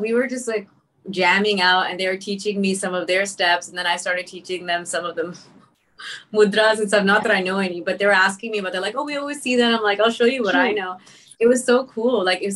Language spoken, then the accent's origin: English; Toronto, Ontario, Canada; So Mickey's from Detroit and I'm from Toronto.